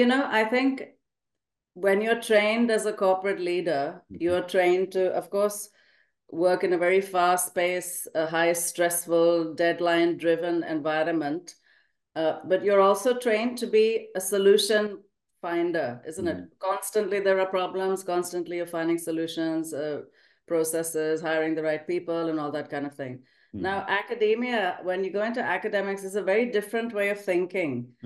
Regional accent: Manchester, North West England, United Kingdom; moved away as an adult; now in India; I came from England, from Manchester to Patna.

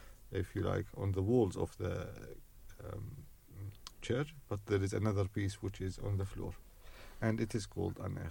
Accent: Syria; English is a second language; also born or lived in Russia; now in United Kingdom; Interesting you said that I'm from Syria. When I came to England, I came from Russia. I used to live in Russia.

